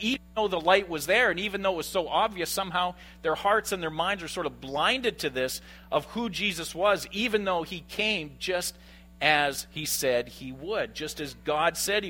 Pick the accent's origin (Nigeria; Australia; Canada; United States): Canada; Saskatoon, Saskatchewan; now in Winnipeg, Canada; I have to admit, growing up in Saskatoon, that's how we felt about Regina.